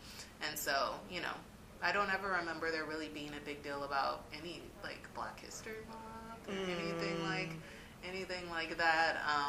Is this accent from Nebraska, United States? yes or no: no; Las Vegas, Nevada, United States; I'm coming from Vegas, and I like, you know, white students would say things to me sometimes just because their experience is from Oregon